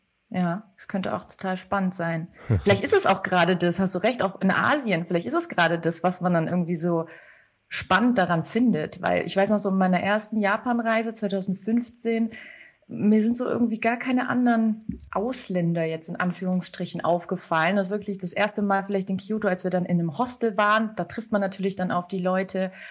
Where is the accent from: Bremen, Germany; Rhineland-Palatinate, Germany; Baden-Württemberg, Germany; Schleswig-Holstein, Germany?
Baden-Württemberg, Germany; Stuttgart; Ich komme aus Stuttgart, ja. Ich habe tatsächlich mein ganzes Leben hier verbracht. Einmal, eine kurze Zeit habe ich eben in Pforzheim studiert, ich habe da meinen Bachelor absolviert und das war es dann auch und dann wieder zurück.